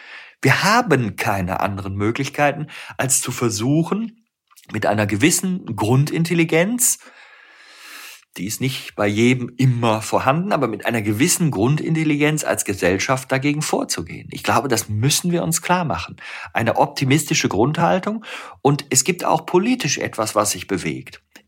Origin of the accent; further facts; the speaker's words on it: North Rhine-Westphalia, Germany; born there; ich bin ja Rheinländer, ich bin im Rheinland geboren, ich habe so eine positive Grundhaltung.